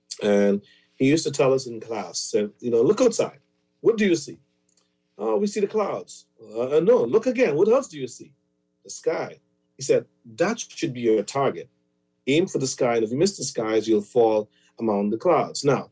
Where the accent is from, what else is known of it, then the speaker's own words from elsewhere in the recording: Smith's Hill, South Andros, Bahamas; also born or lived in Nassau; I've spent many years in Nassau, but I'm hailed from Smithsill, South Andros, an island boy, true island boy.